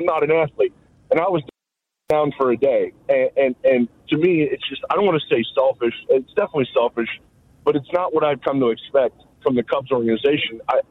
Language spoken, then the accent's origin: English; Cincinnati, Ohio, United States; I'm from Cincinnati. I'm a huge Reds fan.